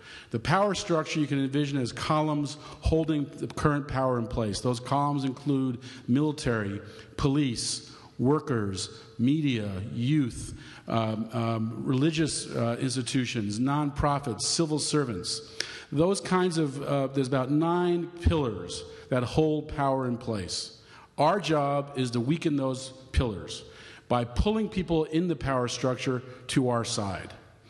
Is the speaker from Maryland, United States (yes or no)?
yes; Baltimore, Maryland, United States; I'm actually from Baltimore, but I haven't been involved in Occupy Baltimore